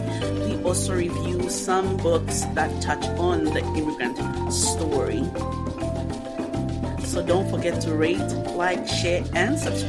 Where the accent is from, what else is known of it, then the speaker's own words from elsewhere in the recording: Zambia; moved away as an adult; And with that said, I am from Zambia, and it's located in the central southern part of Africa.